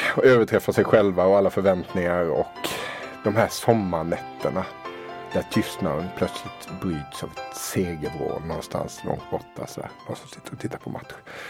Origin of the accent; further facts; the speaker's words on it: Småland, Sweden; Som vi smålänningar säger. Vi säger inte sommarhus, vi säger sommarstuga.